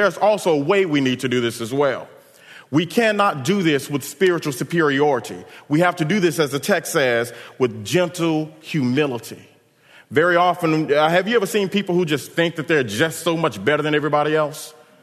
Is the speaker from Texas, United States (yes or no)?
yes; Dallas, Texas, United States; as we would say when I grew up in Oak Cliff, and we would say, if anyone needed some trouble, I got your back.